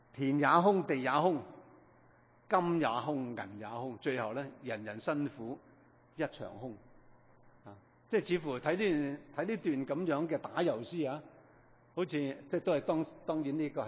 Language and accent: Cantonese; Hong Kong; 我哋都大部分从香港嚟，啊，香港变得好紧要